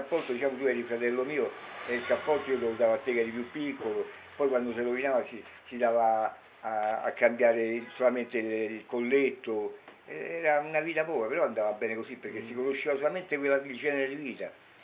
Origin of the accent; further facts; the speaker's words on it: Rome, Lazio, Italy; io sono romano